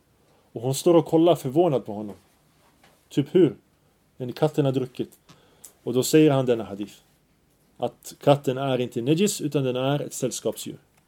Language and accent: Swedish; Sweden; mer era hemländer, Sverige mitt hemland.